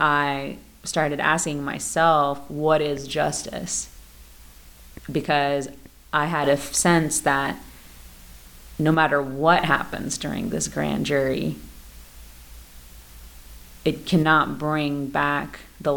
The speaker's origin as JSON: {"language": "English", "town": "Beavercreek", "region": "Ohio", "country": "United States", "tie": "born or raised there", "said": "I grew up in Beaver Creek, and so I'm aware of the racial tensions in Beaver Creek"}